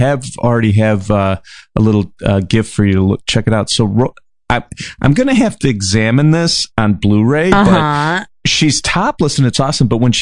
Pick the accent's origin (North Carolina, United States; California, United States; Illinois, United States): Illinois, United States; Chicago; And it's set in Chicago, my hometown here.